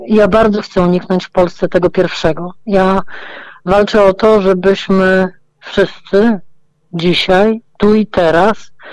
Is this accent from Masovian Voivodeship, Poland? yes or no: yes; Warsaw, Masovian Voivodeship, Poland; Praga jest mi szczególnie bliska, bo ja się na Pradze wychowałam.